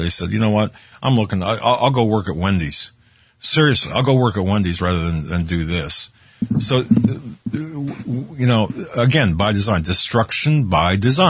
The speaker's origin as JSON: {"language": "English", "town": "Erie", "region": "Pennsylvania", "country": "United States", "tie": "born or raised there", "said": "I followed a group of illegals, children from McAllen to my hometown of Erie, and it was a stopping point for a while."}